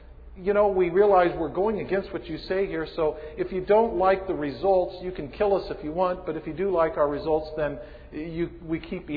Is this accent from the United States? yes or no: yes; Bishop, California, United States; Growing up in Bishop, California, my hometown